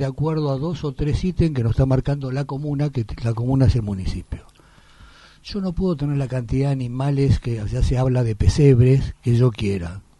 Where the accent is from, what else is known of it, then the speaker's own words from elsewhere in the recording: Argentina; como argentino, los envidio la industria que tiene.